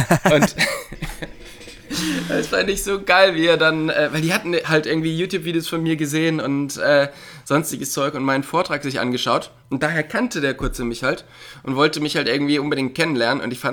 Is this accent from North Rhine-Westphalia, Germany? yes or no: yes; North Rhine-Westphalia, Germany; Und ich komme ja da aus dem Raum Köln oder auch Ruhrpott.